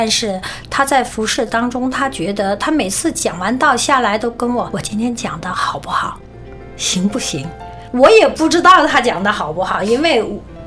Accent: Hong Kong; 因为我是香港人，很多人说你怎么会回大陆找个大陆仔

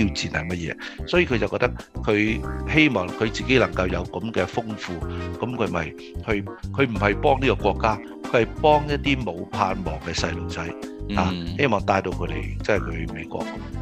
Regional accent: China; 啊，我哋中國人就比較多係喜歡啊，將我哋所擁有嘅嚟去pass on 嚟去傳遞俾我啲仔女，

